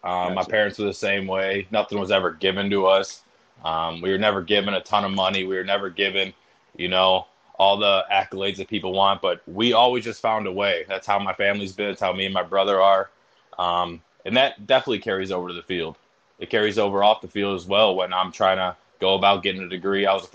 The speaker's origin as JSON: {"language": "English", "town": "Brook Park", "region": "Ohio", "country": "United States", "tie": "born or raised there", "said": "Well, I grew up in Cleveland, Ohio. I was raised there my entire life, a suburb called Brook Park."}